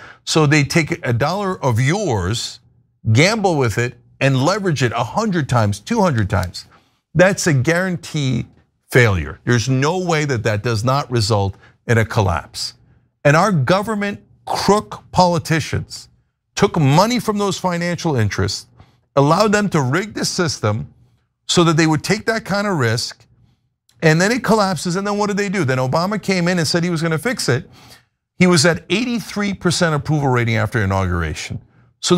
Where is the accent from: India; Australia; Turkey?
Turkey; now in United States; Look, I'm from Turkey originally, but I'm an American.